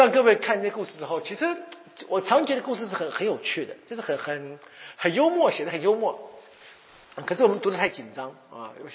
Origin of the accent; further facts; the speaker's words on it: China; 我们其实中国人取名字本来也有些意义的嘛